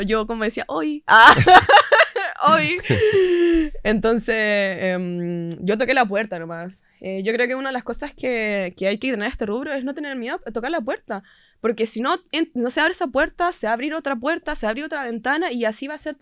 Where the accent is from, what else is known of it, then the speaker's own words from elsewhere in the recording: Castro, Los Lagos, Chile; yo soy de Castro. Inicié obviamente en casa. Partí en Castro.